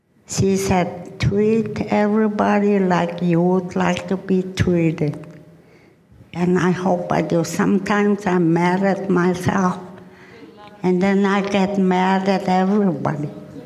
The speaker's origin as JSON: {"language": "English", "town": "Nelson Island", "region": "Alaska", "country": "United States", "tie": "born or raised there", "said": "So, I am not from Anchorage. I'm a Yupik from Nelson Island. I don't see any map here, but I'm from the West Coast. I grew up on the island, and I thought my home was the only world."}